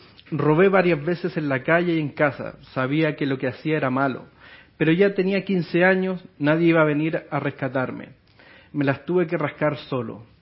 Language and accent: Spanish; Santiago, Santiago Metropolitan, Chile; Yo vengo de la comuna de San Joaquín, en Santiago, Chile, digamos, un poco la periferia.